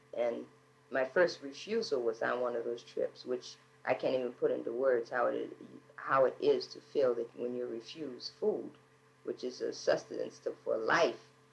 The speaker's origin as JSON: {"language": "English", "region": "Connecticut", "country": "United States", "tie": "born or raised there", "said": "being born and raised in Connecticut, I was aware of Jim Crow activities, but I had never experienced any."}